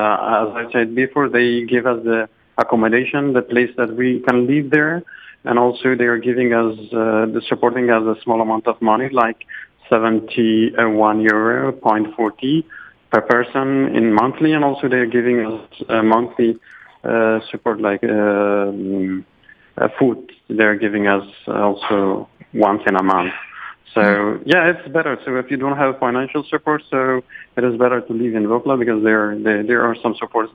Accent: Afghanistan; Lithuanian is a second language; now in Lithuania; Aš esu iš Afganistano, dabar aš gyvenu į Lituaniją, į Rokla.

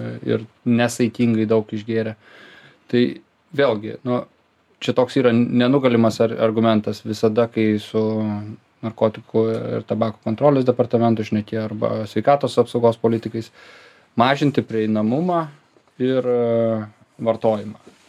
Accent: Klaipėda, Klaipėda County, Lithuania; Kai aš nuvažiuoju kaip klaipėdietis į Klaipėdos paplūdimį

